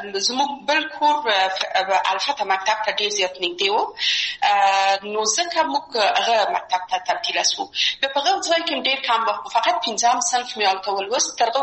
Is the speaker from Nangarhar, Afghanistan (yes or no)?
no; Kabul, Afghanistan; born or raised there